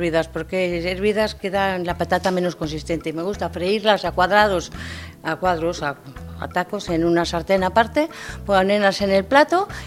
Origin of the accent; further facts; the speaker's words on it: Fuentesaúco, Castile and León, Spain; Yo soy de Fuentes Saúco, Zamora, como sabéis mucha gente, es el pueblo del buen garbanzo y el buen ladrón de Fuentes Saúco.